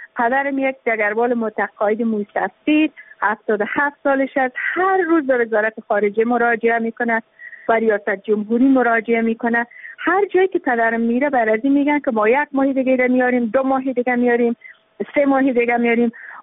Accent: Afghanistan; ما که تابع افغانستان هستیم، ما که افغان هستیم

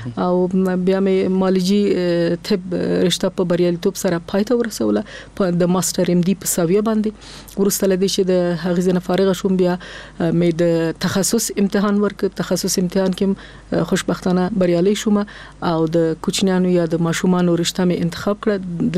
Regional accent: Kabul, Afghanistan; اصل زه د ننګرهار د ولایت یم، اما زیږیدلی په کابل کې یم

